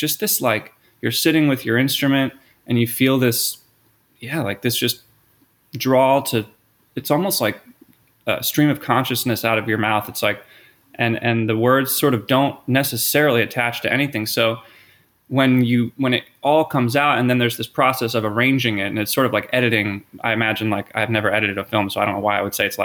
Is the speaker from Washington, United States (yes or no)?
no; Philadelphia, Pennsylvania, United States; yeah, I grew up in the Philadelphia area. I'm a huge sports fan, like embarrassing level sports fan.